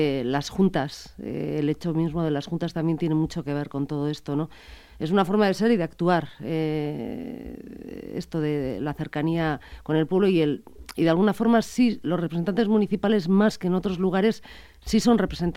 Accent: Basque Country, Spain; que es algo que llevamos mucho tiempo demandando los vascos, casi desde que somos vascos

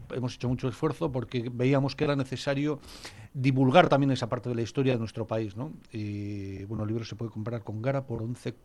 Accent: Basque Country, Spain; como periodistas, como personas, como ciudadanos vascos

